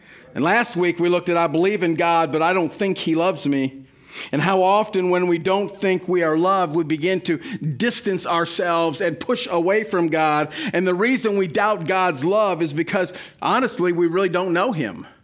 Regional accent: Illinois, United States; moved away; In 1982, my family moved to Ohio to live. We moved from Illinois.

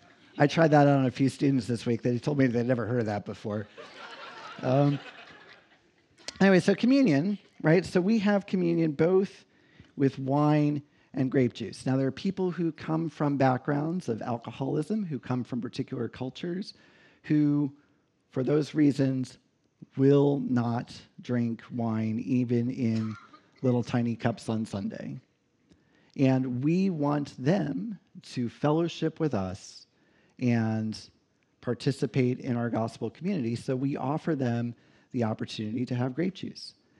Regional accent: Delaware, United States; born there; I'm a Yankee, right? I was born in Delaware. My mother calls me the foreigner.

